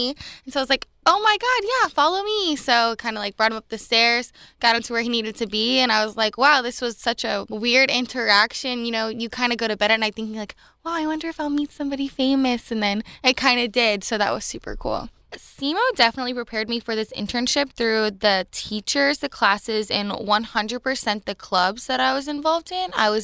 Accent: Tennessee, United States; Nashville's my backyard. I'm from Tennessee.

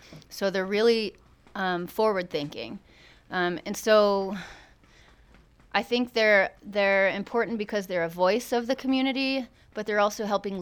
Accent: Kansas City, Missouri, United States; I'm from the Midwest, from a city called Kansas City, and it's very different than here.

